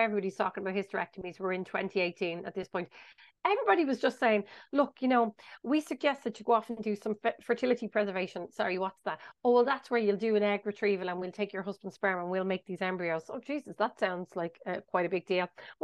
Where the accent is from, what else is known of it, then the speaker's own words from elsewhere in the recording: Ireland; in one way you want to be private because we're Irish.